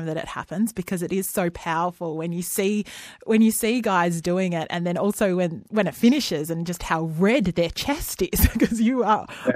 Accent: Hobart, Tasmania, Australia; my dad, Samoan, and I grew up in Hobart

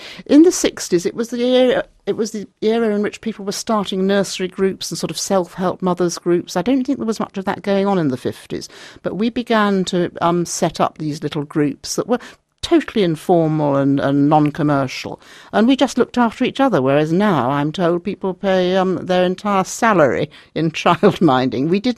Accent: Sheffield, Yorkshire and the Humber, United Kingdom; born there; I mean, I was born in Sheffield, and every Saturday morning I used to go in quite an early age to the public library in Sheffield and change all my library books.

